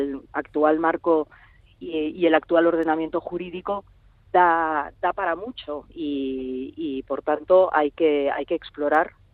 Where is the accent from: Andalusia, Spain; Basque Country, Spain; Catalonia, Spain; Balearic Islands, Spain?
Catalonia, Spain; como ciudadana y como catalana